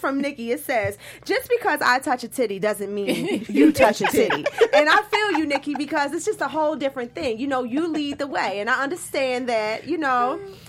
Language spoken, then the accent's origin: English; Baltimore, Maryland, United States; I'm from Baltimore. It's not really like the easiest place